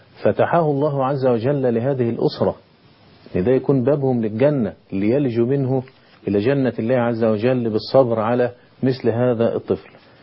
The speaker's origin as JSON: {"language": "Arabic", "country": "Egypt", "said": "عندنا في مصر إلى الآن حارة اليهود موجود فيها اليهود"}